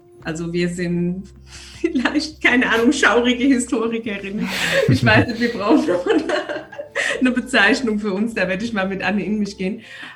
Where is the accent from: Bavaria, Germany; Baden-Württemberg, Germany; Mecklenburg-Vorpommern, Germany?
Bavaria, Germany; Aschaffenburg; ich komme ja gar nicht aus Oberbayern, ich komme ja aus Unterfranken, aus Aschaffenburg.